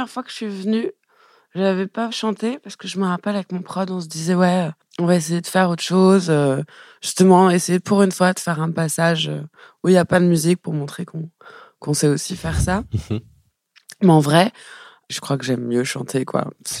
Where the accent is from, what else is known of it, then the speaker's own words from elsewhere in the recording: Élancourt, Île-de-France, France; Moi, je viens d'Elancourt, Morpa. C'est juste à côté.